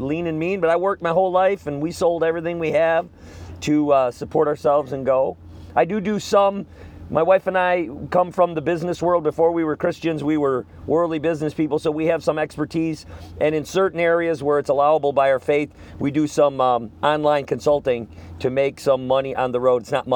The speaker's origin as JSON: {"language": "English", "region": "Wisconsin", "country": "United States", "lives_now": "Missouri, United States", "said": "We're originally from Wisconsin. We have a small homestead in central Missouri."}